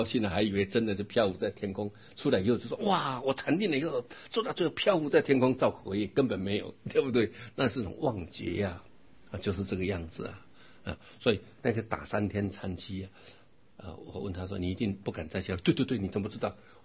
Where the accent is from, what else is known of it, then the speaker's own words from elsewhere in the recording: Yilan County, Taiwan; 因为我是宜兰人嘛，啊，这次宜兰办花灯嘛